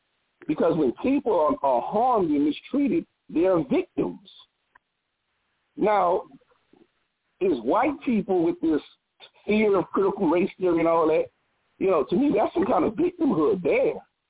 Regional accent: New Orleans, Louisiana, United States; I'm from New Orleans is where I'm from.

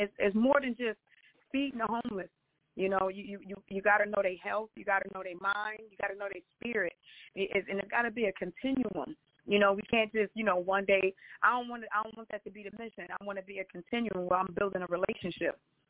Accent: Buffalo, New York, United States; moved away as an adult; now in Florida, United States; God told me to come to Florida. I came all the way from Buffalo, New York.

